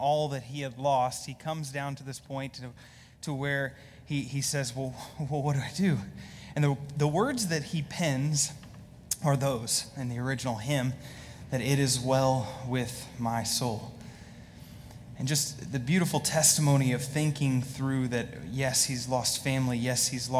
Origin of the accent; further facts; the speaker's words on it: Allen, Texas, United States; my story is that I actually grew up in this area. So I was born and raised in Allen.